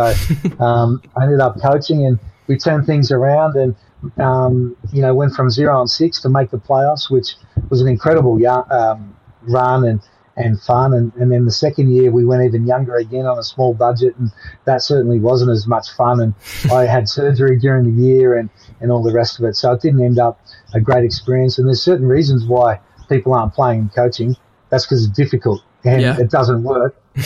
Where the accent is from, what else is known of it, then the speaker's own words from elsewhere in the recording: Victoria, Australia; a kid growing up in Victoria where, you know, basketball wasn't very big